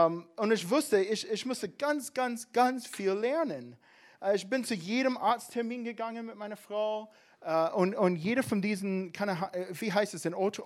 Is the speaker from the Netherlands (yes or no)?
no; Alabama, United States; German is a second language; now in Germany; ich komme aus den USA, ich komme aus Alabama, das ist ganz in den südöstlichen Teil von den USA. Und ich und meine Familie, wir leben hier seit 10 Jahren jetzt